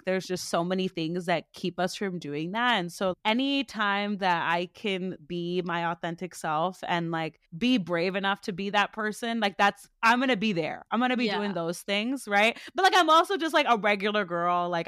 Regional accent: United States; I am Malayali American. I also identify as a Christian.

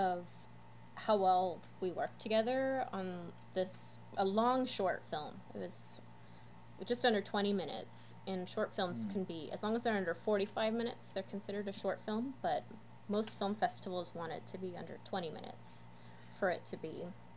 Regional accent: Sacramento, California, United States; I'm originally from Sacramento.

